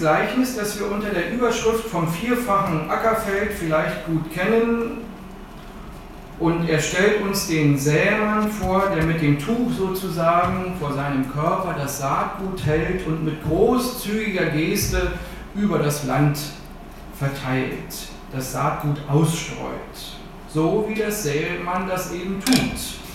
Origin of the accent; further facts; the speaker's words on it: Berlin, Germany; Kannst du abschreiben, würden wir als Berliner sagen.